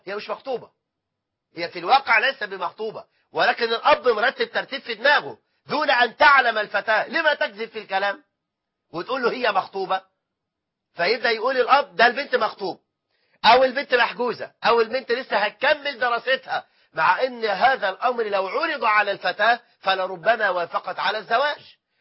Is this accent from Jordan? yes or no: no; Egypt; إحنا عندنا في مصر أكثر من 9 مليون امرأة مطلقة